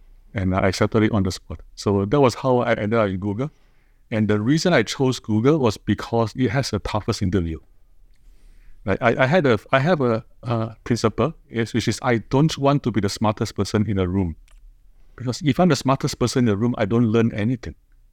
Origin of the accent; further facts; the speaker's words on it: Singapore; So I grew up in Singapore, and I was a smart kid.